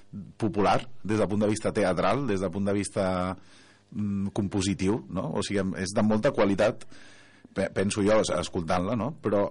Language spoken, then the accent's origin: Catalan; Esparreguera, Catalonia, Spain; des que vaig néixer, que vaig néixer aquí a Esparreguera i segueixo vivint a Esparreguera